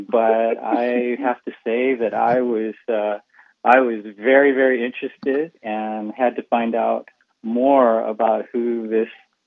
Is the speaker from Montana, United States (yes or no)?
no; Pearl City, Hawaii, United States; Yeah, I grew up in Pearl City.